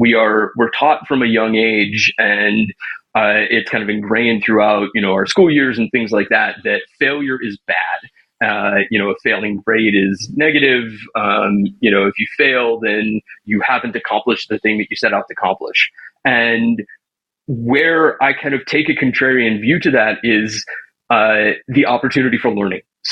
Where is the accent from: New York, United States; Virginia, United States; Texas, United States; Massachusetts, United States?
Texas, United States; And I grew up in Texas. I mean, I grew up going to the rodeo and still, you know, had no idea what I was looking at.